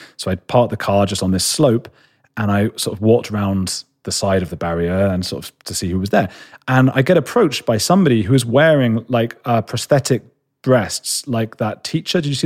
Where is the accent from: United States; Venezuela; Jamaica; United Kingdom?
United Kingdom; London; I'm a boy from London, you know, like from a city.